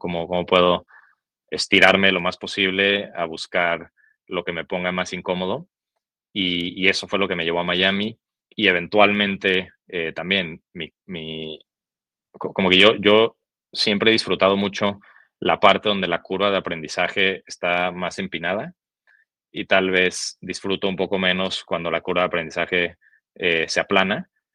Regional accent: Guadalajara, Jalisco, Mexico; pues yo soy de Guadalajara, una ciudad que me fascina. Me encantaría algún día estar de vuelta por allá

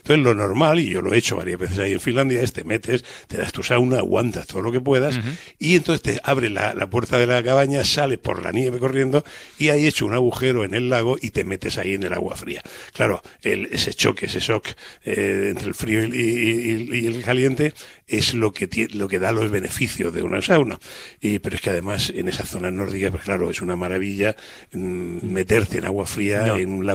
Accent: Murcia, Region of Murcia, Spain; Y varias veces, y soy de Murcia, o sea, que no es que sea precisamente yo un esquimal o un lapón, ¿no?

